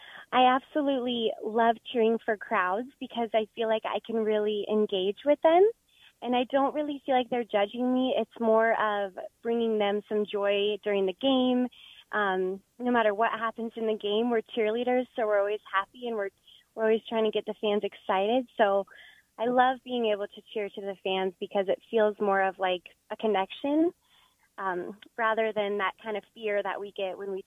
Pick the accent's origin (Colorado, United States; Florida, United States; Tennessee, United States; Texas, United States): Colorado, United States; Littleton; I was born and raised in Littleton, Colorado